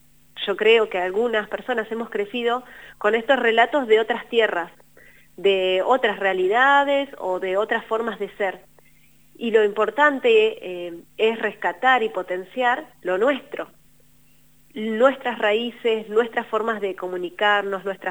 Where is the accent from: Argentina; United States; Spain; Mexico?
Argentina; fui situándolos en la cordillera donde yo nací y crecí.